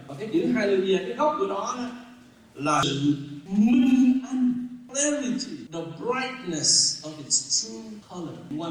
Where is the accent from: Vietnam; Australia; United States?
United States; Texas; chúng tôi là người Texas sẽ chịu nhiều hơn.